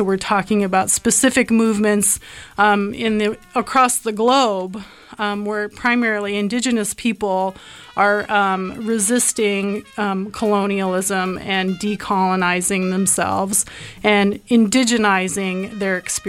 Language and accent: English; Oklahoma, United States; also born or lived in Taos Pueblo, United States / Colorado, United States; I'm Choctaw from Oklahoma. I was born on Taos Pueblo Reservation. I am also of Scottish descent and grew up around poverty.